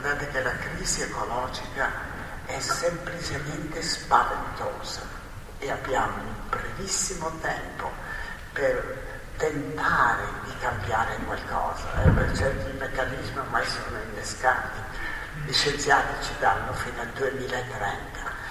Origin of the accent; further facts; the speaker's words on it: Trentino-Alto Adige, Italy; now in Naples, Italy; io vengo dalla Val di Non, la Melinda, l'ultimo paese che parla italiano, fra l'altro, quindi quasi sul tirolese, e ho scelto invece di vivere a Napoli, in uno dei rioni degradati